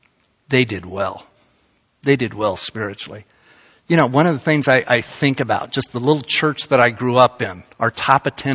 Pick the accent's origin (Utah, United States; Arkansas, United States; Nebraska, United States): Utah, United States; Salt Lake City; You know, I grew up in Salt Lake, Utah.